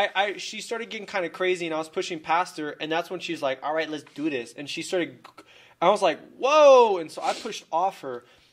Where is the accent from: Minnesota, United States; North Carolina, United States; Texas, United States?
Texas, United States; San Antonio; My background with … I'm from San Antonio.